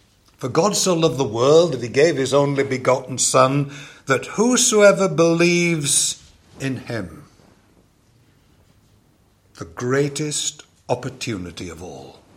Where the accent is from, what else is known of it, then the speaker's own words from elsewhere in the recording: Barnsley, Yorkshire and the Humber, United Kingdom; And you know, I came from Barnsley, not Balmoral.